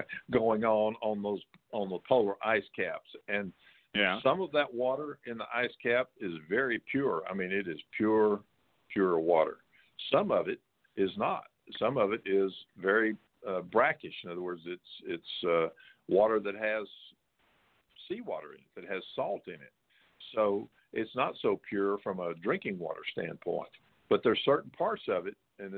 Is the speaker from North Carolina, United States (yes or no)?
no; Texas, United States; You know, there's a spring where I grew up in Central Texas. There was a spring up there.